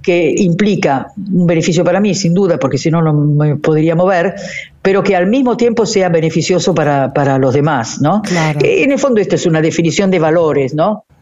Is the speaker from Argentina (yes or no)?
no; Italy; Spanish is a second language; yo que soy italiana claramente soy enfática